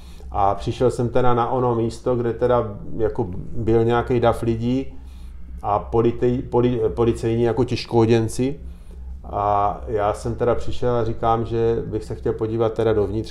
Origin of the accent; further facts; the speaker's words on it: Brno, South Moravian Region, Czechia; Já jsem z Brna